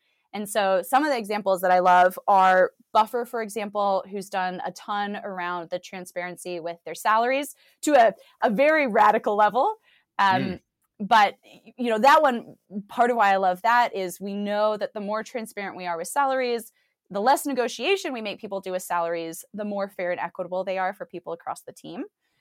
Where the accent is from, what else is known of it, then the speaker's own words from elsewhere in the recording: United States; But you can tell from my accent, I'm from the States, and it's such a big market that we're really investing in that one now too.